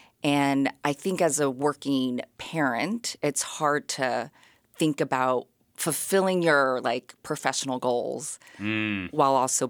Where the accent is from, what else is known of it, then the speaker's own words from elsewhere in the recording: New York, United States; now in Wrangell, United States; I'm from New York, the suburbs of I didn't live in the city, but it's not upstate either. It's like an hour from the city.